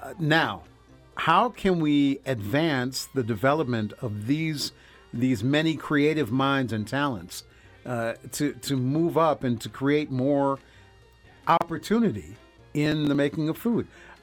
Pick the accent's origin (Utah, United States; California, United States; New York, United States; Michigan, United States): Michigan, United States; Detroit; moved away; I grew up in Detroit, didn't know much about Latin food or Mexican food until I got to Colorado.